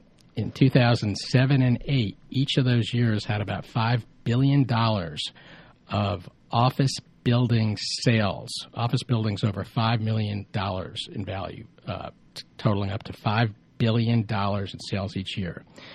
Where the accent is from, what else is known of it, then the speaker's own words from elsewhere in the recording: New Jersey, United States; moved away as an adult; also born or lived in St. Louis; now in Atlanta, United States; I grew up in New Jersey, and I got my professional start in New York City as well as St. Louis.